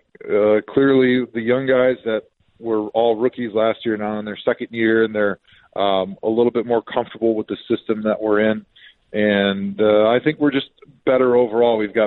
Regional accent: Wisconsin, United States; Typically, Green Bay was one of the spots, being that I was from Wisconsin

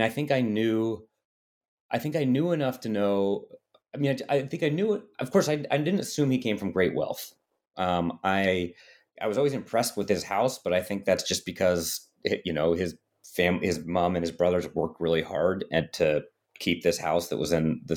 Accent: United States; exalted as a foreigner, as an American

